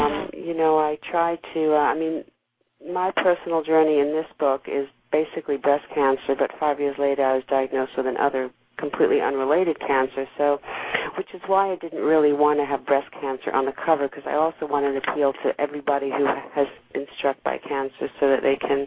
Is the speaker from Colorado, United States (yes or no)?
no; New York, United States; because I'm originally a New Yorker.